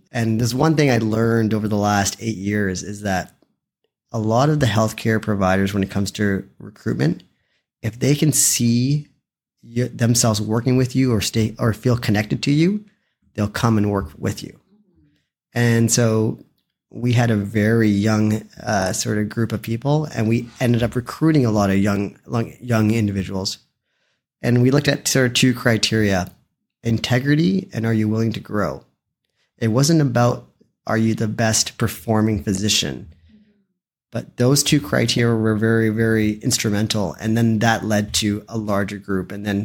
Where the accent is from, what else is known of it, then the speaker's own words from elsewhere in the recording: British Columbia, Canada; I was born and raised in the Fraser East. So Hope wasn't something that was far from me. You know, I grew up from Abbotsford, Chilliwack, Agassiz, and Hope.